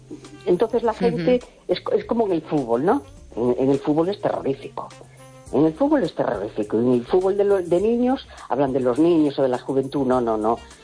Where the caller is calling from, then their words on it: A Coruña, Galicia, Spain; de La Coruña.